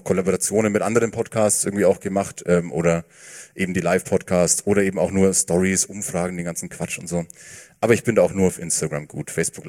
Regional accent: Bavaria, Germany; ich bin im Landkreis Fürth aufgewachsen.

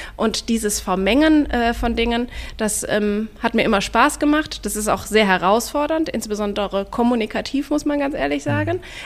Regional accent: Aachen, North Rhine-Westphalia, Germany; Ich bin ganz früh in meinem Leben nach Aachen gekommen. Ich bin gebürtige Aachenerin. Ich bin im Luisenhospital damals geboren.

